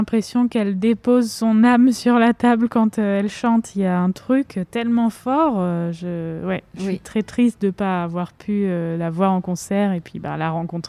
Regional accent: Nancy, Grand Est, France; born there; moi, je suis née à Nancy

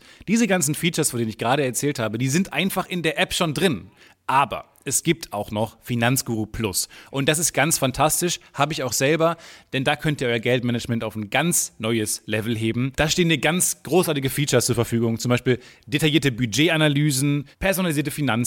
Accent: Dortmund, North Rhine-Westphalia, Germany; Ich habe über Ostern, habe ich in meiner Heimatstadt in Dortmund einen Hochofen, einen Stahlhochofen besucht.

